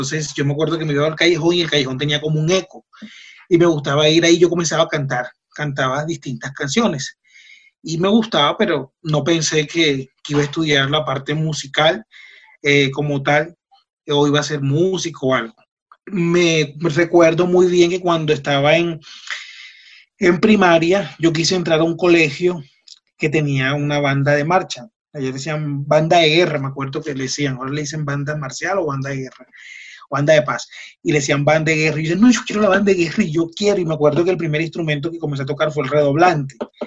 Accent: Barranquilla, Atlántico, Colombia; yo soy de Barranquilla

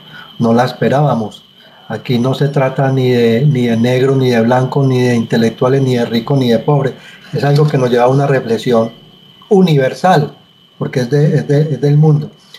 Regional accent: Colombia; No existe una Colombia, sino que existimos nosotros como colombianos.

